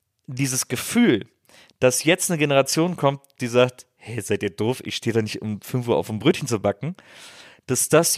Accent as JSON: {"language": "German", "region": "Rhineland", "country": "Germany", "said": "ich komme aus dem Rheinland, wo im kölschen Grundgesetz ja der große Paragraph steht, man muss auch Jönne können."}